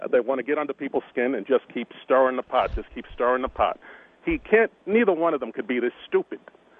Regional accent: Freeport, New York, United States; Freeport on the South Shore, Nassau County.

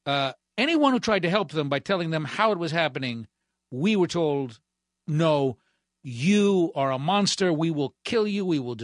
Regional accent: Baltimore, Maryland, United States; born there; I know that history because I was born in Baltimore.

